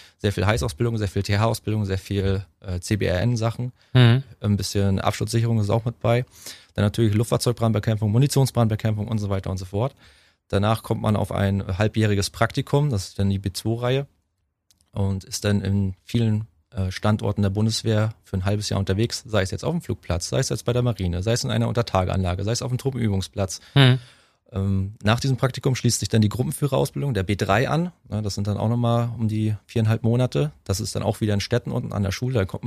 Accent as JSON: {"language": "German", "town": "Waren", "region": "Mecklenburg-Vorpommern", "country": "Germany", "tie": "born or raised there", "said": "ich habe es immer noch in meiner Heimatstadt Waren-Müritz."}